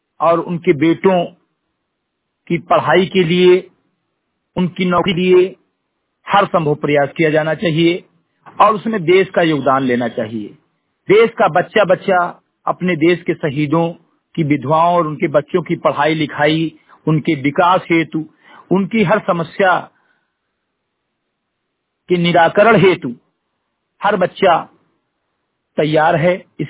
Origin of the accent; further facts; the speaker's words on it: Bahraich, Uttar Pradesh, India; ग्राम उपोष्ट सेमरी घटही विकास खंड मेनपुरवा जनपद बहराइच उत्तर प्रदेश का रहने वाला हूं तथा एक सामाजिक कार्यकर्ता हूं